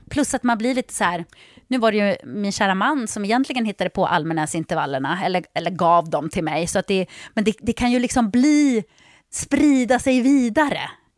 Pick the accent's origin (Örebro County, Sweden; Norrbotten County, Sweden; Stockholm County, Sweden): Norrbotten County, Sweden; Jokkmokk; jag är uppväxt i Jokkmokk.